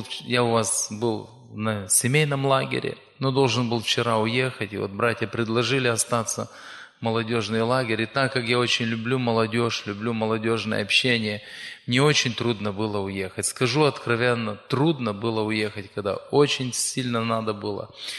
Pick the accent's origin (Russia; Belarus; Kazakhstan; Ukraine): Ukraine; Zakarpattia Oblast; Приехал я к вам из Закарпатия. Это Западная Украина.